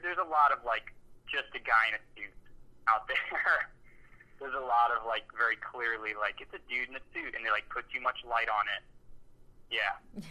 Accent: Georgia, United States; I guess we're from Georgia, and I really wanted to fold in, like, something believable.

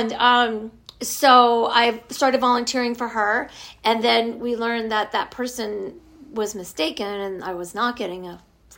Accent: Virginia, United States; I was like 5 years old and I grew up in Virginia and my neighbor, we had not acre lots, but we had big lots.

